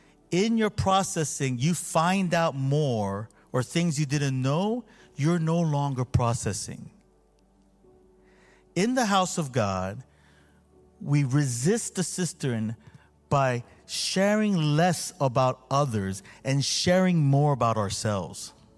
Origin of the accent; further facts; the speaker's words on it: South Korea; I grew up in Korea where there's springs, right?